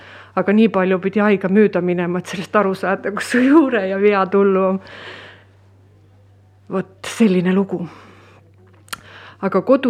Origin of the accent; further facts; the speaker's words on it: Viljandi County, Estonia; accent: Mulgi; ja mina olen põline mulk. Ema poolt sündinud ja isa ja vanaisa ja kõik on siit maalt peri.